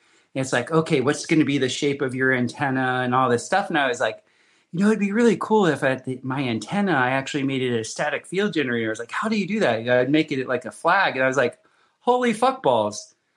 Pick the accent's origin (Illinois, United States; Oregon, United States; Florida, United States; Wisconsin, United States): Florida, United States; And usually the flagpoles that I grew up with in Florida, they would always have some sort of ornamental thing on the top of the flagpole.